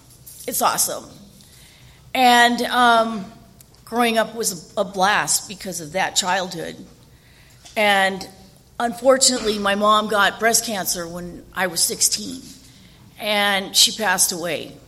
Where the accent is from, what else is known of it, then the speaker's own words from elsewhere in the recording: Chula Vista, California, United States; now in Signal Hill, United States; I moved from Chula Vista, go Chula, to L.A., where my drug and alcoholism just expanded like the city.